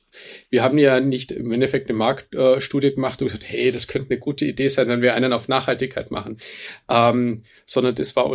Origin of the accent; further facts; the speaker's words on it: Austria; Also ich bin Österreicher